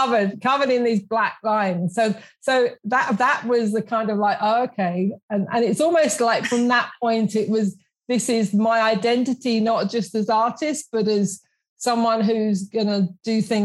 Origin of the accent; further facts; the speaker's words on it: London, United Kingdom; I grew up in South London. And my dad had a butcher shop, and said I was the youngest of quite a tribe of us.